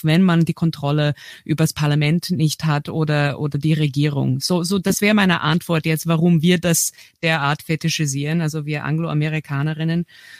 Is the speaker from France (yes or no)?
no; United States; aus meiner Sicht als Amerikanerin oder aus dem angloamerikanischen Raum eben das, was am meisten beeindruckt hat in Wien und vom Roten Wien, eben diese riesigen Gemeindebauten, die es bei uns einfach nicht gibt.